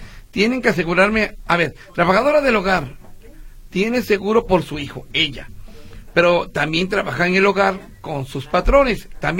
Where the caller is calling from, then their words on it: Tototlán, Jalisco, Mexico; de Tototlán, Jalisco.